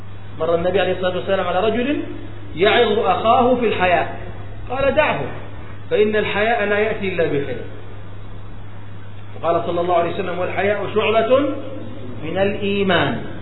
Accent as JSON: {"language": "Arabic", "country": "Saudi Arabia", "said": "عندنا في السعودية الناس يعني على مذهب الحنابلة عموما"}